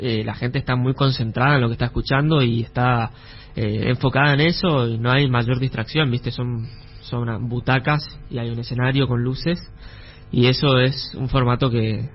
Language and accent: Spanish; Chaco, Argentina; Y nosotros somos chaqueños.